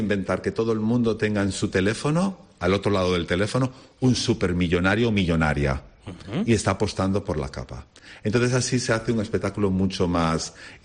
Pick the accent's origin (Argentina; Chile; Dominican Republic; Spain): Spain; Galicia; Y como yo soy gallego, una queimada.